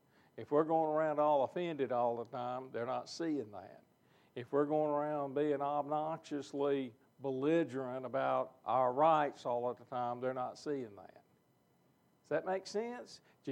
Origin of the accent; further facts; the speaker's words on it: Little Rock, Arkansas, United States; I grew up in Little Rock. Don't be talking bad about Little Rock, you know.